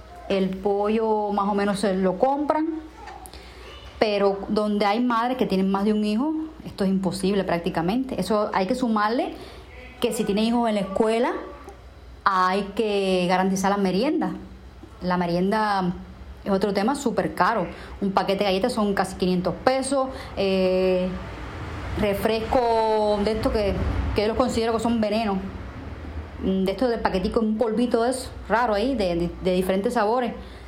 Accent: Cuba; como madre cubana que vive en Cuba

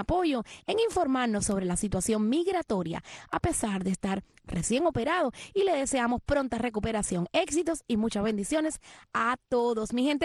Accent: Cuba; de la gente de ahí, de mi tierra, de la isla.

